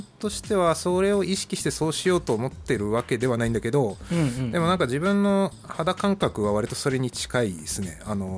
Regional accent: Tokyo, Japan; 東京育ちだからかもしれないけど、そういう感覚はあるかな。

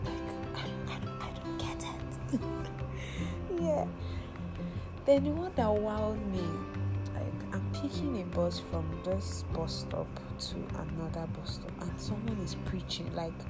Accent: Kano, Nigeria; I grew up in Kano, Nigeria, and growing up in the north, I had a different perspective to things.

